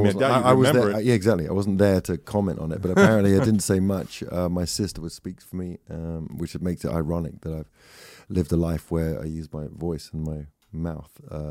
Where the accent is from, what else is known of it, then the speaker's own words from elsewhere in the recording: England, United Kingdom; I'm English.